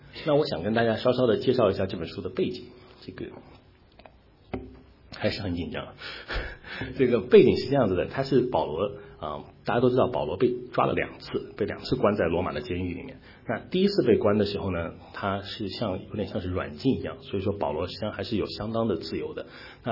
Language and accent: Chinese; China; 那我们中国人有一句话，人之将死其言也善，对不对？